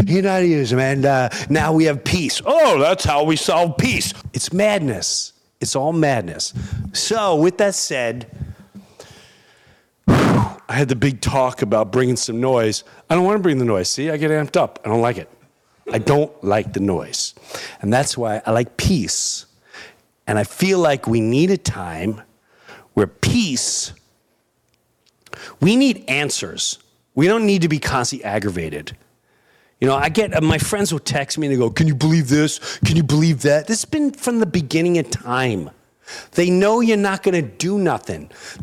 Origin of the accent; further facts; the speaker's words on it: New York, United States; Where I grew up in Long Island, we had neighborhoods.